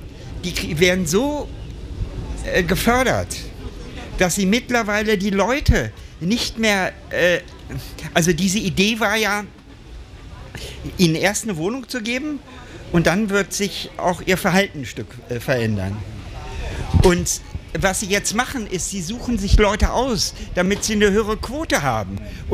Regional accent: Berlin, Germany; Ich komme aus Kreuzberg, komme aus dieser ersten Hausbesetzerbewegung.

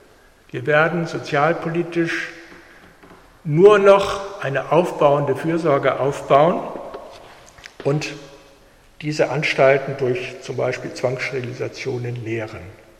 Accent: Niebüll, Schleswig-Holstein, Germany; Ich komme aus Schleswig-Holstein, in Niebel bin ich aufgewachsen

